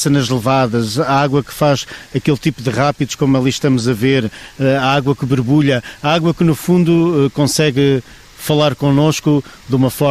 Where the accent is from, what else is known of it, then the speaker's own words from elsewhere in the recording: Mealhada, Aveiro, Portugal; eu fui criado com o comboio lá, na Quinta do Valongo, que já é concelho da Mealhada, portanto, a cerca de 1 hora daqui.